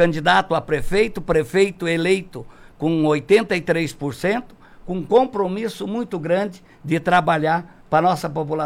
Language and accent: Portuguese; Nova Esperança, Paraná, Brazil; nasci em Nova Esperança, me criei em Nova Esperança